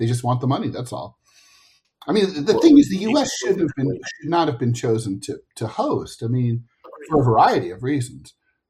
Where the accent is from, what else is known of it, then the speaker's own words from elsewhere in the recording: United States; I'm embarrassed as an American.